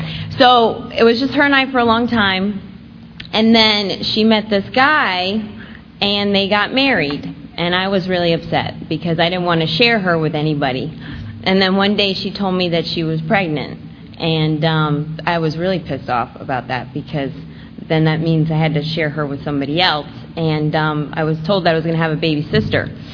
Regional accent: New York, United States; I am not from Florida. I was born in New York. I was born in upstate New York. And I grew up with my mom.

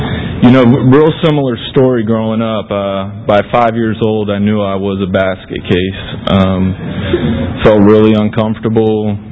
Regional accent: Winter Haven, Florida, United States; also born or lived in New Jersey, United States; I was born up in New Jersey. My parents got a divorce when I was around 2.5, 3. And my mom quickly got married to a gentleman from down here. And we moved to Little Winter Haven in Central Florida.

